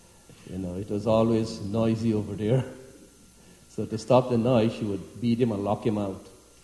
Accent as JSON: {"language": "English", "region": "Essequibo", "country": "Guyana", "tie": "born or raised there", "said": "the temple that I was brought up in Essequibo."}